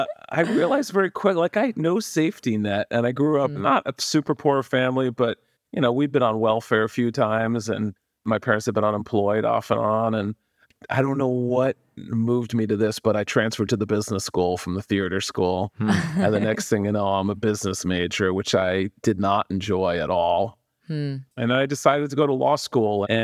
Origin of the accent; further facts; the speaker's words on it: New York, United States; also born or lived in Puerto Rico; I was born in the Bronx in New York. I lived all over New York.